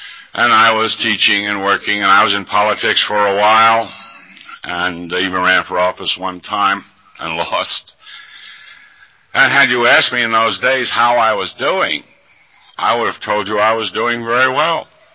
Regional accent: Bronx, New York, United States; Now, even though I grew up in the Bronx, I understood the theory of commuting.

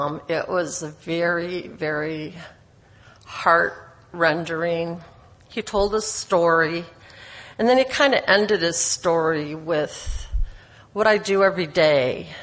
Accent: Port Washington, Wisconsin, United States; I'm from Port Washington, Wisconsin.

